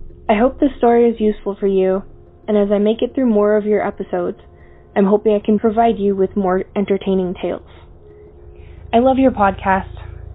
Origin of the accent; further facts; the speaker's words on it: Wenatchee, Washington, United States; I have recently discovered your podcast. I grew up in Wenatchee, Washington, and when I graduated high school, I began attending college at Central Washington University in Ellensburg, Washington.